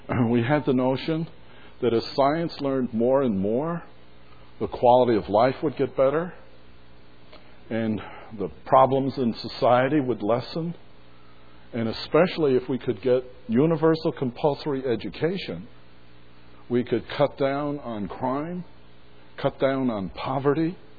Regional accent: New York City, New York, United States; I was born and raised in New York City. My father immigrated from Scotland

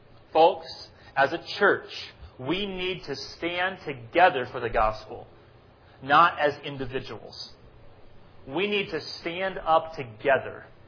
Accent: New York City, New York, United States; There's something special about telling people in other places in the U.S. or in the world that I'm from New York City.

